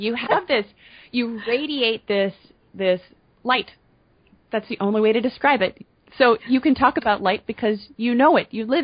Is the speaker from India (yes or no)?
no; Canada; I'm Canadian, but I'm not French Canadian